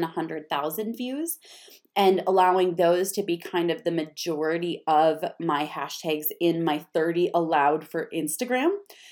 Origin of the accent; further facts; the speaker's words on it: Minnesota, United States; And by the way, I know I say hashtags funny because I'm from Minnesota, so it's tag instead